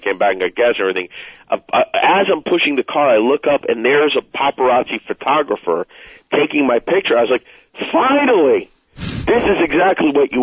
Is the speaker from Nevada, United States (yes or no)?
yes; Las Vegas, Nevada, United States; I grew up in Las Vegas.